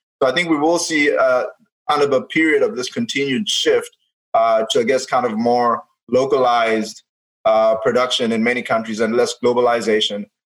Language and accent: English; Zimbabwe; moved away as an adult; now in United States; I grew up in Zimbabwe. I went to high school there, and I actually started college there at the University of Zimbabwe.